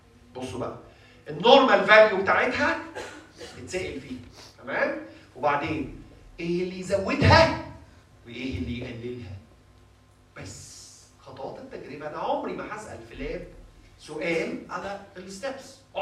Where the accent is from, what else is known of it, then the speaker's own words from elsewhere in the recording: Egypt; في تقاليد عندنا في مصر بنرمي في النيل